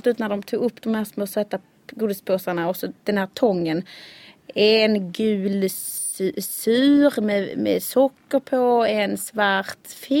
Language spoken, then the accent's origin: Swedish; Malmö, Skåne, Sweden; also born or lived in Västerås; Jag är född och uppvuxen i Malmö. Mm. Mina föräldrar är från Kristianstad, trakten. Hela min släkt bor i orterna runt omkring och i Kristianstad. Men jag är uppvuxen i Malmö.